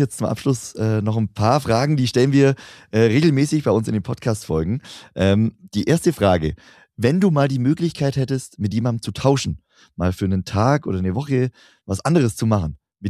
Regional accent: Bavaria, Germany; Ich komme auch hier aus dem Allgäu vom Dorf mit 2000 Einwohnern

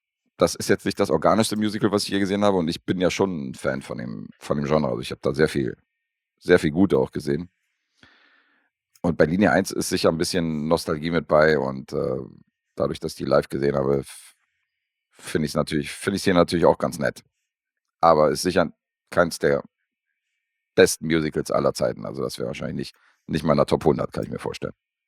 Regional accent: Berlin, Germany; weil ich bin ja Berliner, gebürtiger.

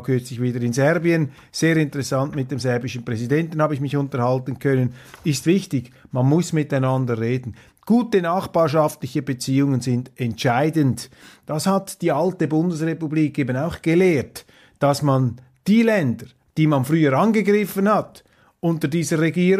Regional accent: Switzerland; Und ich muss Ihnen sagen, als Schweizer, ich bin ja da neutraler Schiedsrichter

